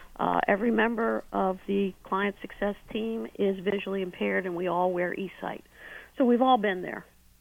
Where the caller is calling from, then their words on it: Maryland, United States; I am in Maryland.